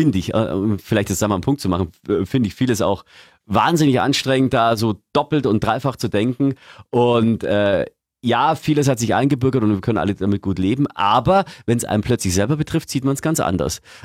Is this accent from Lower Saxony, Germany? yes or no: no; Eckenfelden, Bavaria, Germany; oder bei uns in Niederbayern, auch unsere 2 Orte. Wir haben in Eckenfelden gelebt und die Nachbarstadt war Pfarrkirchen